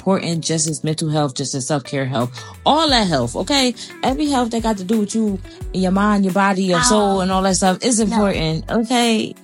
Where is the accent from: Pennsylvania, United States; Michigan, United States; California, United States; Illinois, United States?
Pennsylvania, United States; Philadelphia; Then, of course, we got to get into my hometown. Philadelphia ranks among the top five U.S. metro areas for STI rates